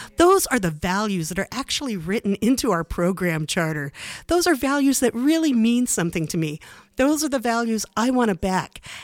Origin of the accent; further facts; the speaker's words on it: St. John's, Newfoundland and Labrador, Canada; when I was 12 years old growing up in St. John's, when I thought I was alone. And that was a sucky, sucky place to be.